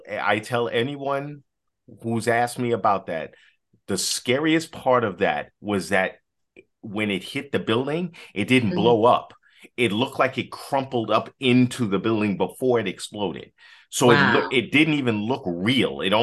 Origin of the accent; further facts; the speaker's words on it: New York, United States; the haunting thing that I remember as a New Yorker, 9/11